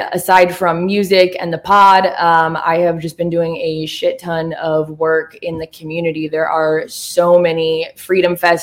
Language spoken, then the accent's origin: English; Oregon, United States; also born or lived in Los Angeles; now in Nashville, United States; Yeah, so I'm from Oregon, and I also used to live in L.A.